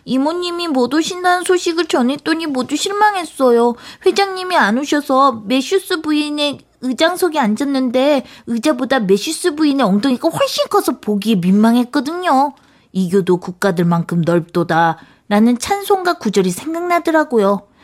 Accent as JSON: {"language": "Korean", "region": "Seoul", "country": "South Korea", "tie": "born or raised there", "said": "저기 어디지? 저기. 신내동, 태능 쪽. 그쪽 한옥집에 살았었어요."}